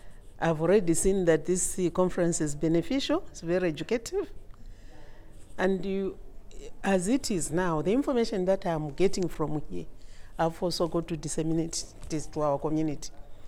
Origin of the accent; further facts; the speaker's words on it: Choma, Southern Province, Zambia; I'm from Zambia, in the southern province area, in the district called Choma. Yes.